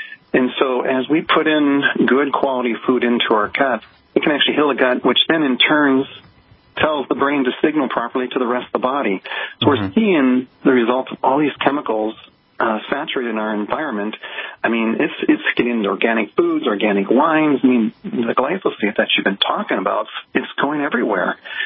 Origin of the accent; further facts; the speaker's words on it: Minnesota, United States; I was raised in Minnesota, and our biggest our food groups were meat and potatoes and corn.